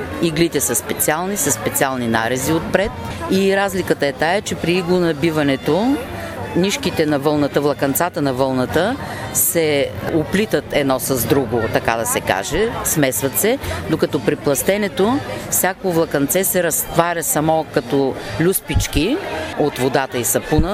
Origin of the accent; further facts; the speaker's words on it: Varna, Varna Province, Bulgaria; от Варна съм, по професия учител по руски език.